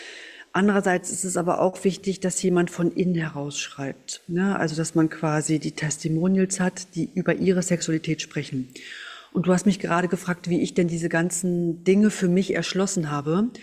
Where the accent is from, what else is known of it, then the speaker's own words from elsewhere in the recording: Mecklenburg-Vorpommern, Germany; Ich komme von Rügen, ne? Ich bin auf Rügen aufgewachsen, im Norden Deutschlands und in einem Matriarchat, denn meine Mutter plus 5 Tanten und meine Oma.